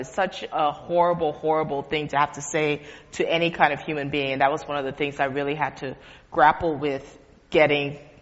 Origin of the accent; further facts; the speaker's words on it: Liberia; I'm from Liberia and I've been watching this unfold over the course of this year. It's the worst pandemic to ever hit my home country